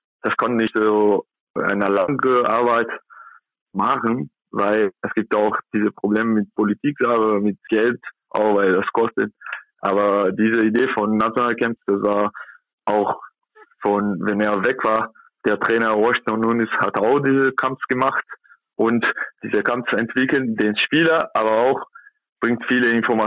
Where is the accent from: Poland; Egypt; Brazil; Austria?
Brazil; São Paulo; German is a second language; now in Germany; Ich komme aus São Paulo, das ist 12 Millionen Personen, da wohnt. Und hier in Gondas nur 80.000.